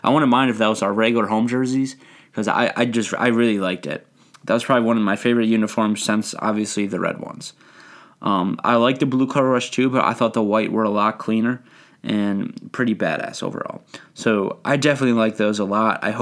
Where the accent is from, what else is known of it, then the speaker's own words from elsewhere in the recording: Buffalo, New York, United States; I just like to say that because I'm from Buffalo